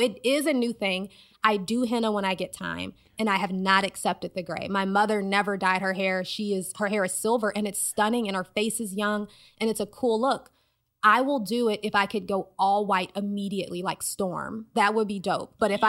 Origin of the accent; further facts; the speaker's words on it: United States; So I'm a Black woman, and I grew up in the United States, where highly textured hair is not seen as beautiful or professional.